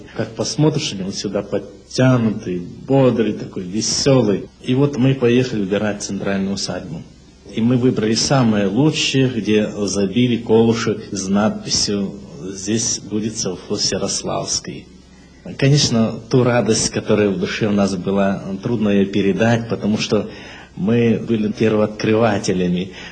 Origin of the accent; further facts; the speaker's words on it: Zaporizhzhia Oblast, Ukraine; now in Kazakhstan; Все-таки мы с Украины, с Запорожской области. И наши места утопают в зелени.